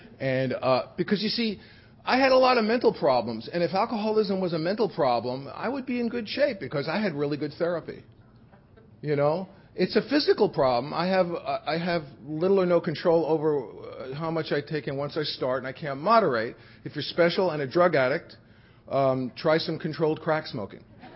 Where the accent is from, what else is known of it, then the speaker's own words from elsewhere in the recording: Bronx, New York, United States; I grew up in the Bronx.